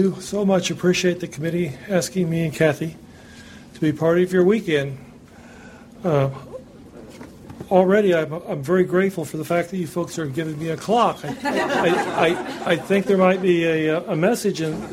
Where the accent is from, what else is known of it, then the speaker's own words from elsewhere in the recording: Indianapolis, Indiana, United States; I'm from Indianapolis, Indiana, and we are so fortunate to have Dudley and Marge and Jill in our community.